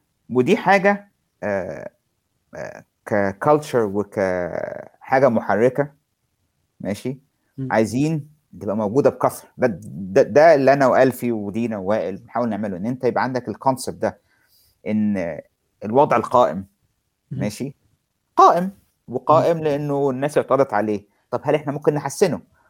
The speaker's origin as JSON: {"language": "Arabic", "country": "Egypt", "said": "لان في الاخر اللي مش موجود عندنا في مصر"}